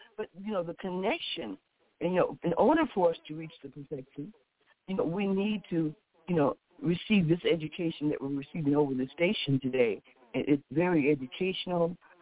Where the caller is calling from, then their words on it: Chicago, Illinois, United States; here in Chicago, Illinois.